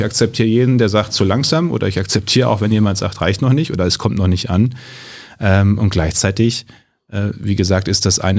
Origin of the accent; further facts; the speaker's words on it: North Rhine-Westphalia, Germany; Ich komme ja aus dem Münsterland